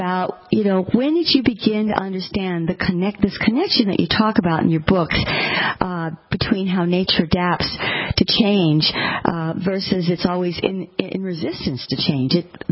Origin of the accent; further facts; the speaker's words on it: Tucson, Arizona, United States; Rafe lives right here in my hometown of Tucson, Arizona, with his family